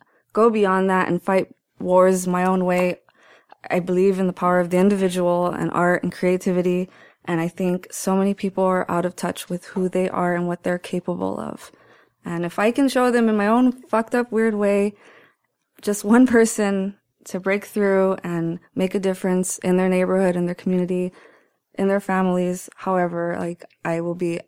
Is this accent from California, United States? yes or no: yes; Los Angeles, California, United States; I'm from Boyle Heights.